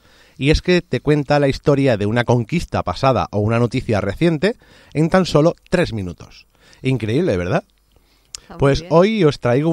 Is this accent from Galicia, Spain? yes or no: no; Málaga, Andalusia, Spain; also born or lived in Catalonia; yo me he criado 20 y pico años en Málaga, en Andalucía, y después de tantos años pues volví a mi tierra porque yo soy de aquí, nací aquí.